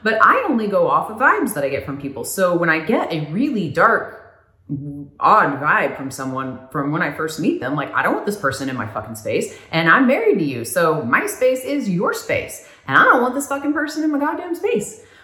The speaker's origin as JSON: {"language": "English", "region": "Oklahoma", "country": "United States", "tie": "born or raised there", "said": "growing up in Oklahoma, when you're a teenager and you start talking about like self-pleasure"}